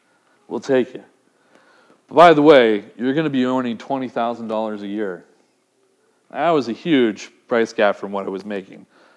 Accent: Surrey, British Columbia, Canada; So I decided that I'm from Surrey, and I heard that they needed a bunch of berry pickers out in White Rock.

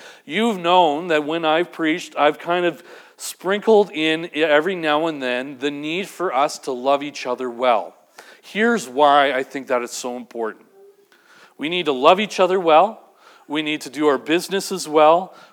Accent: Vancouver, British Columbia, Canada; now in Winnipeg, Canada; when Liz and I moved to Vancouver, we're from Vancouver, we grew up there, and when we moved to Winnipeg

